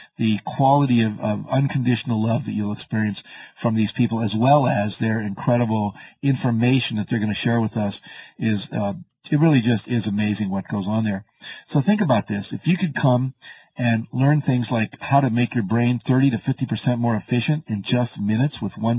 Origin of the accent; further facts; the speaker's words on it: West Virginia, United States; now in California, United States; I live in the southern coast of California, overlooking the ocean. I grew up in West Virginia where life wasn't like that, I can tell you.